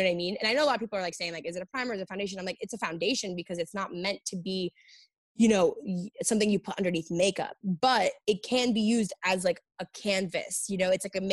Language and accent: English; New York, United States; I like growing up in New York, it's like perfection was like, if you're perfect looking, like we're going to bully you.